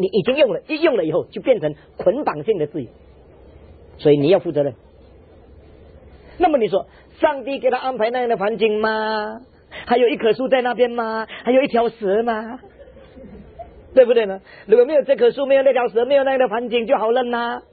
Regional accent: China; 我们中国人对中字要特别有敏感

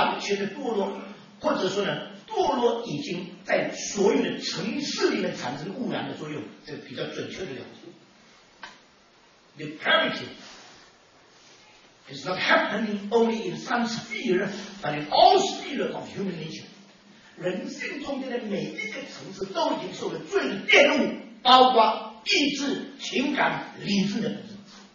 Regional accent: China; 我们中国人不爱争不爱跟，算了算了，还没有算，以后真的算就麻烦

